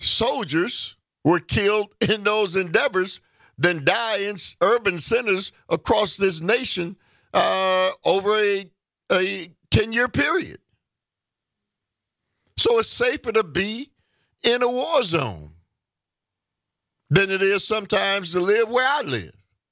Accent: Milwaukee, Wisconsin, United States; and in my hometown, Milwaukee, Wisconsin.

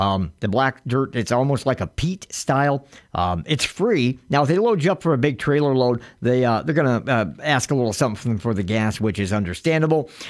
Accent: United States; It makes me yearn for the old country. Even though I'm American, love the accent.

